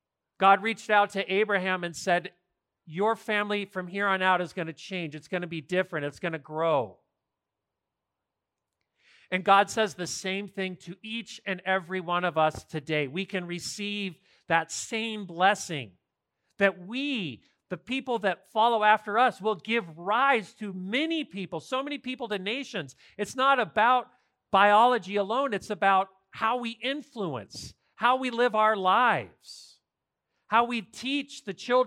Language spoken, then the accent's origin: English; Arizona, United States; it reminded me of the family that I grew up with in Arizona.